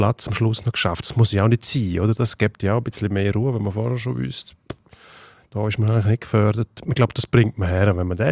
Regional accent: Switzerland; Wir kleinen Schweizer

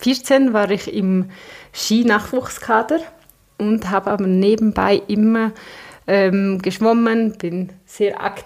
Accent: Samedan, Graubünden, Switzerland; Ich bin aufgewachsen oder geboren in Samaden, in die Schule in St. Moritz, 9 Jahre.

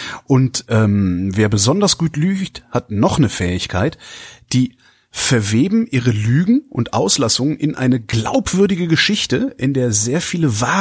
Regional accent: Cologne, North Rhine-Westphalia, Germany; und ich komme ja aus Köln, das ist Ruhrgebiet nicht weit

